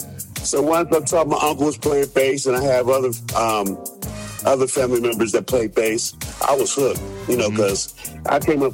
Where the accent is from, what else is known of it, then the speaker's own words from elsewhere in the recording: Cincinnati, Ohio, United States; I'm originally from Cincinnati, Ohio, the home of the Cincinnati Bengals.